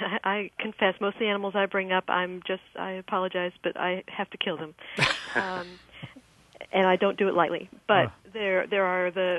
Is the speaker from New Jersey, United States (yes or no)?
yes; New Jersey, United States; and I am from New Jersey, so in some